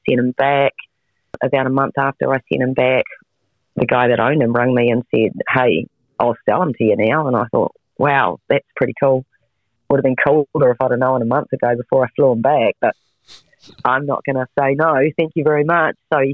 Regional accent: New Zealand; And being Kiwi, we'd never heard of the product.

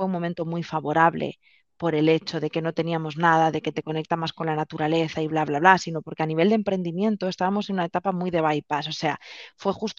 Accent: Gavà, Catalonia, Spain; He vuelto como a mi pueblo. Yo soy de Gavà, de un pueblito de Barcelona.

